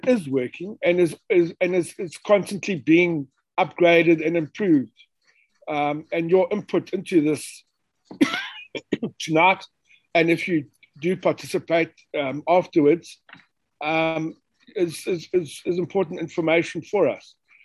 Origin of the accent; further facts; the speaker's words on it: Mokopane, Limpopo, South Africa; now in Phalaborwa, South Africa; from Limpopo, formerly from Mokopane or Potgieter's Rus, and now for the last week or so in Paloborwa, minutes away from the Kruger National Park.